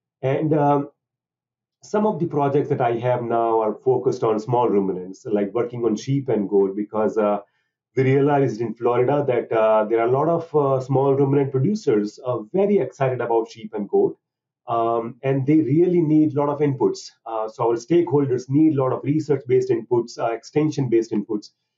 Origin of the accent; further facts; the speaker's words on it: India; English is a second language; I'm originally from India. So I finished my DVM and I did my master's at the National Dairy Research Institute, again in India